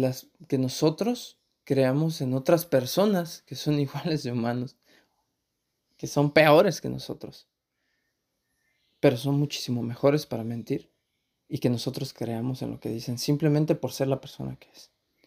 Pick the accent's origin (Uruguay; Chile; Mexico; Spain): Mexico; recordar que siempre todos nosotros, en todo momento, somos mexicanos. No dejamos de ser mexicanos